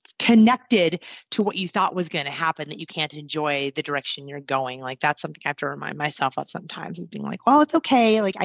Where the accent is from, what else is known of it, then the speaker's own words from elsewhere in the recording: Anchorage, Alaska, United States; Yes. I was born and raised in Anchorage.